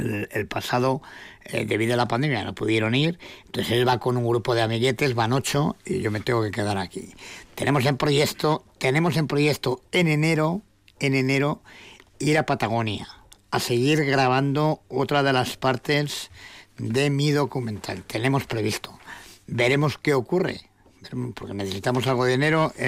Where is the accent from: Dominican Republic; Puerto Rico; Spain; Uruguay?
Spain; como ciudadano español, tengo el mismo derecho que cualquier otra persona en que me repatrien a mi país